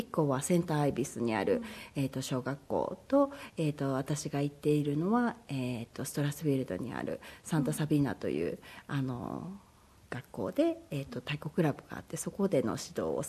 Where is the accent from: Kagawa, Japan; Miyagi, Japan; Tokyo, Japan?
Kagawa, Japan; now in Australia; 地元の香川県の万能太鼓というところに所属させてもらって、2年間そこで、オーストラリアに来る前に2年間所属させていただき